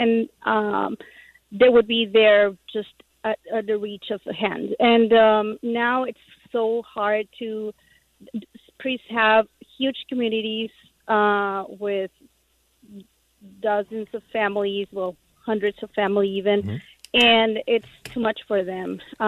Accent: Mexico; I was raised in Mexico, Mm-hmm. And I would think that our major problem would be that we are Catholics by tradition

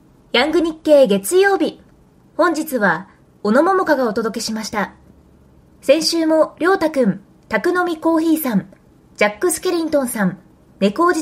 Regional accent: Okayama, Japan; 今スポーツが熱い私のふるさと岡山県。

